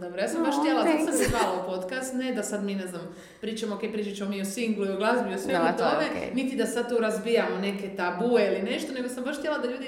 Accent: Croatia; Pogotovo kod nas u Hrvatskoj

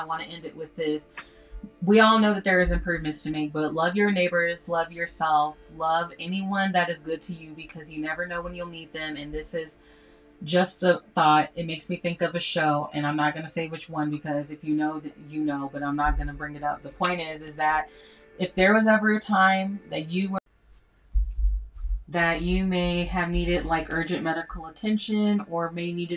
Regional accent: Tulsa, Oklahoma, United States; I mean, I'm literally from Tulsa, so, like, the race riot being right from my hometown

